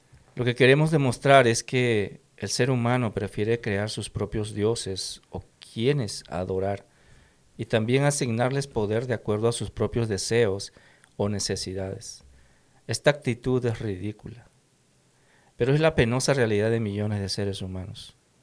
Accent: Peru; tú de México, Dino, yo, bueno, yo de Perú

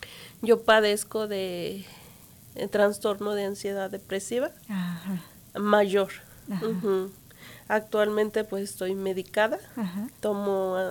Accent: La Magdalena Tetela, Puebla, Mexico; now in United States; Bueno, yo vengo de un pueblo que se llama La Magdalena Tetela.

